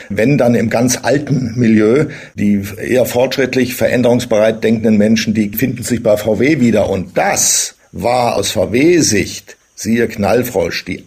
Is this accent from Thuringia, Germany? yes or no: yes; Thuringia, Germany; born there; Ich bin ja in Thüringen geboren und zwar 1951.